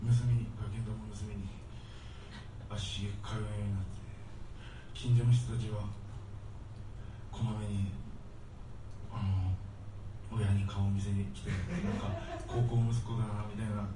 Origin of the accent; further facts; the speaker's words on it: Chiba, Japan; 僕は生まれ育ちは千葉県千葉市なんですけど